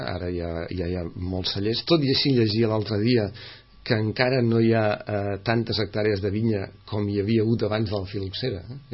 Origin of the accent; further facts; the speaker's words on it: Barcelona, Catalonia, Spain; now in Sitges, Spain; Jo que vaig a treballar a Barcelona i que som barceloní